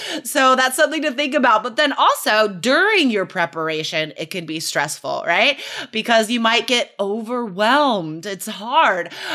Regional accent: Carson City, Nevada, United States; Well, I was born and raised in Carson City, Nevada

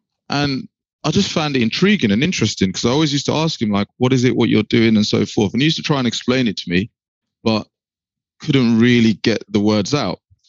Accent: East of England, United Kingdom; I was from Essex.

